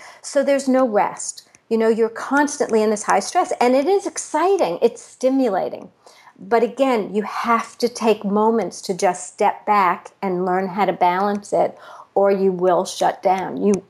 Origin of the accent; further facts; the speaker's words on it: New York, United States; I'm from New York, so, you know, we have subways